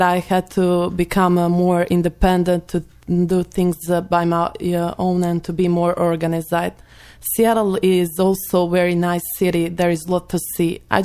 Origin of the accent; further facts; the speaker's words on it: Croatia; English is a second language; I'm from Croatia, a very small country in the Europe on the Adriatic coast.